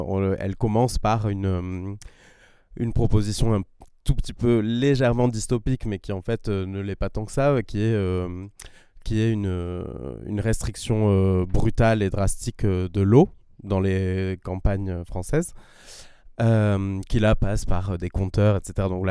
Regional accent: Galicia, Spain; French is a second language; une partie de là où j'ai grandi en Espagne, en Galice, où toute ma famille est paysanne

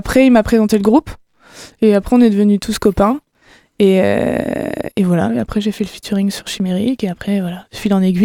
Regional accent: Le Mans, Pays de la Loire, France; on est du Mans.

